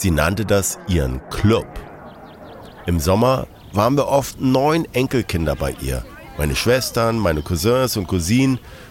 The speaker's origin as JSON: {"language": "German", "town": "Föhr", "region": "Schleswig-Holstein", "country": "Germany", "tie": "born or raised there", "also_born_or_lived": "Hamburg", "said": "Auch ich habe einen Teil meiner Kindheit auf Föhr verbracht. Meine Eltern haben damals in Hamburg und Kiel studiert und parkten mich eben auf Föhr, bei den Großeltern. Föhr fühlt sich für mich wie Heimat an, genauso wie Hamburg."}